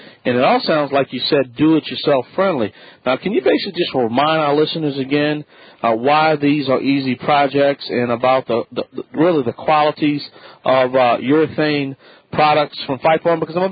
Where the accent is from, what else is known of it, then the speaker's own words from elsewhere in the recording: Louisiana, United States; I am the Cajun man from the Bayou Land.